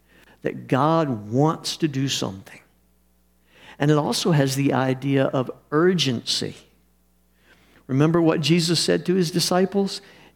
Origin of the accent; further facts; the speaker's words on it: United States; Because we grew up in America, and we are free, right?